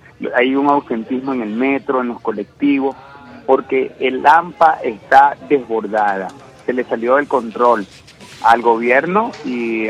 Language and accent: Spanish; Venezuela; la descomposición social que tenemos como venezolanos.